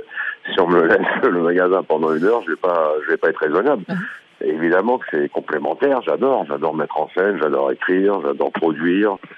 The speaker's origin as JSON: {"language": "French", "region": "Grand Est", "country": "France", "tie": "born or raised there", "said": "Oui, j'ai grandi en Alsace."}